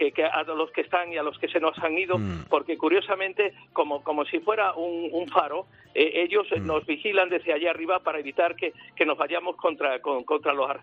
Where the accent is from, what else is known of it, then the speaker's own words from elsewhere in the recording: Almendralejo, Extremadura, Spain; soy de Almendralejo, pero he pateado toda España.